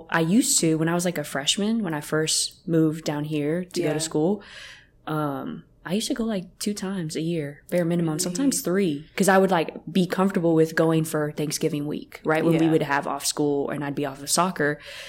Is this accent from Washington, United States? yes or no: yes; Washington, United States; So as you know, I'm from Washington.